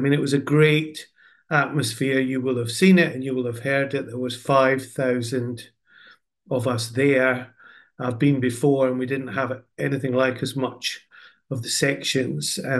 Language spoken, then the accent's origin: English; Scotland, United Kingdom; And I'm Scottish, so, you know, I've lived with the hope with the Scottish national team